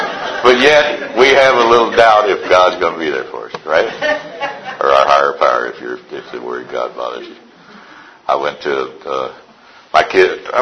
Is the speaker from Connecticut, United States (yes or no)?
no; Missouri, United States; born there; I was born back in Missouri, 1930. I rode to kindergarten with my school teacher in a horse and buggy down a dirt road.